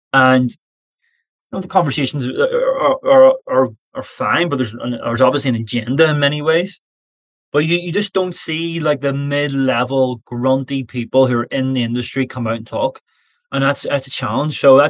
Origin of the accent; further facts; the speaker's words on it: Ireland; I'm an Irishman who likes to have a bit of crack.